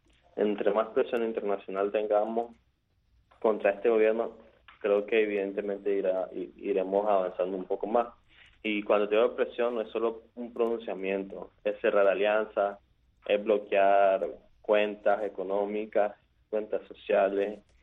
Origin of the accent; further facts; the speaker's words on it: Nicaragua; como nicaragüense, como joven que ha visto caer a varios amigos y compañeros